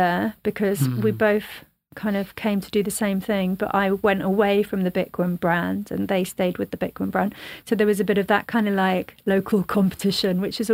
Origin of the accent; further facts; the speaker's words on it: Midlands, United Kingdom; But I'm originally from the Midlands, not that you can tell because I don't have the accent, but I could easily slip back into it.